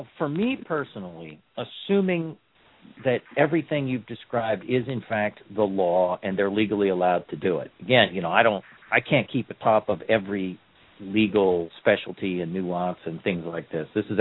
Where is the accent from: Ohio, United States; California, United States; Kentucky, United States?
California, United States; I'm from California, so we don't know miles in geography very well.